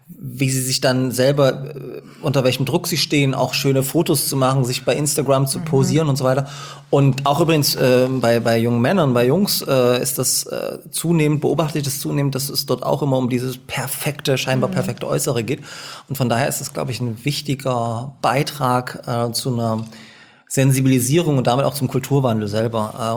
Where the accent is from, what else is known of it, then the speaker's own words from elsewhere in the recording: Dresden, Saxony, Germany; Und ich komme ja auch aus Dresden und ne, Osten und so